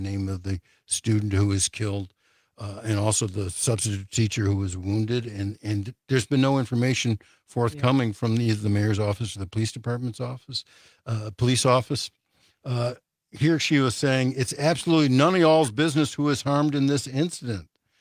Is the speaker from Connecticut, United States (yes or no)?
no; Highland Park, Illinois, United States; now in Madison, United States; I grew up in Highland Park, Illinois, and they had that 4th of July parade shooting there.